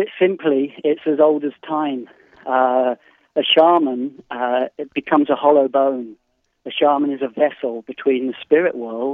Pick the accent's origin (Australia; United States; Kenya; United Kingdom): United Kingdom; England; I grew up in England